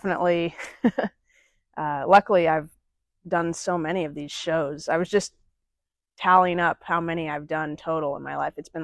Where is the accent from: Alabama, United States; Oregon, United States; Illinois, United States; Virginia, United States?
Oregon, United States; Bend; I was born here in Bend back in 97.